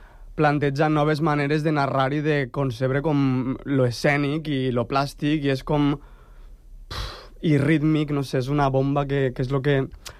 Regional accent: Vila-real, Valencian Community, Spain; Jo sóc de Vila-real, de Castelló

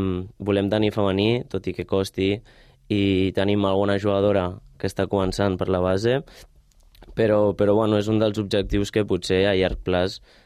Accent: Barcelona, Catalonia, Spain; jo soc de Barcelona i vaig començar a jugar a futbol sala federat al Jesús Maria, una escola d'ahir de Sant Gervasi.

